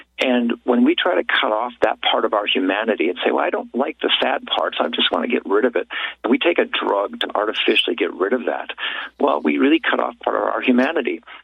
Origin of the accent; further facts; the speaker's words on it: Wisconsin, United States; I ran a free clinic here in my hometown in Wisconsin